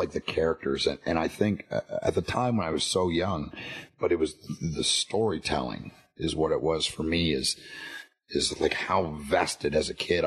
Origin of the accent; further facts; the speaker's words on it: Canada; I grew up in Canada, so I played hockey.